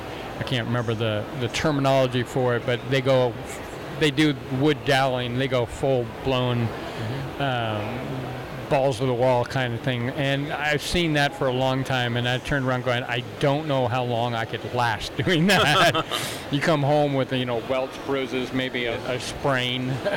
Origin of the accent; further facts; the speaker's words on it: Nova Scotia, Canada; I was raised in Nova Scotia, Canada.